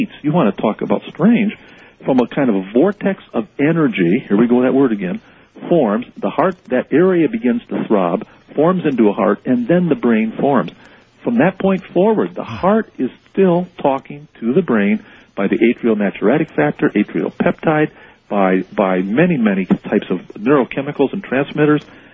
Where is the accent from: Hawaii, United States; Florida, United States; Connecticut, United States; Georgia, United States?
Hawaii, United States; And I know speaking now as a Hawaiian, and I haven't done that much tonight. And when I wrote Miracle in Maui, I talked about Maui, Hawaiian concepts.